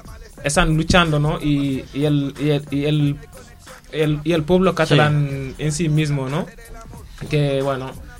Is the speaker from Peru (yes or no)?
no; Senegal; yo que soy de Senegal, y si estoy aquí, hago música en Wolof o lo hago en Fula